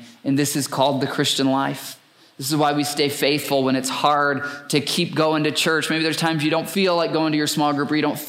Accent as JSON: {"language": "English", "region": "Michigan", "country": "United States", "tie": "born or raised there", "said": "actually, I grew up in Michigan, many of you know, it's probably why I'm such a car freak."}